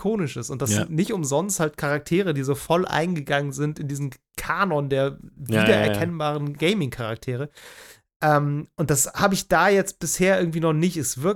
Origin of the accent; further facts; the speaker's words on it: North Rhine-Westphalia, Germany; bei dem kleinen Segelflughafen, der bei mir, wo ich herkomme, vom platten Land in Nordrhein-Westfalen.